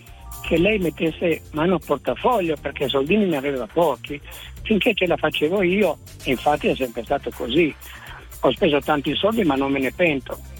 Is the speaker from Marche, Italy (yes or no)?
no; Sicily, Italy; è una galanteria enorme, sono siciliano